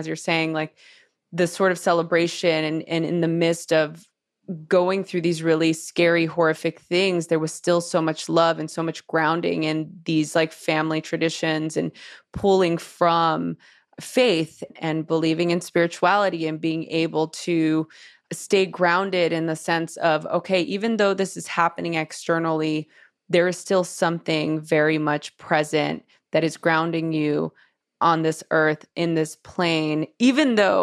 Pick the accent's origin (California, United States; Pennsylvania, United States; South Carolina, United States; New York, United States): California, United States; Los Angeles; growing up in East LA during the LA riots in this very much immigrant family neighborhood hub in East